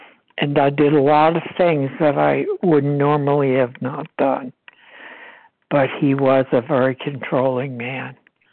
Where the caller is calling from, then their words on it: New Jersey, United States; from New Jersey, East Coast.